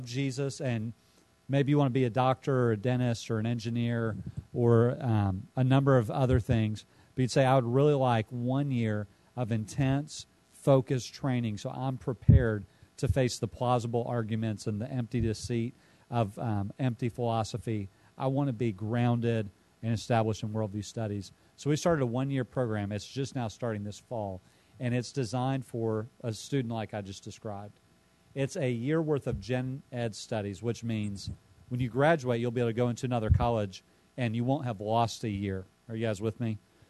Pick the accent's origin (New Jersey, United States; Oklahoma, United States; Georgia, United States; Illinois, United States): Illinois, United States; If you know Chicago, I'm from Illinois.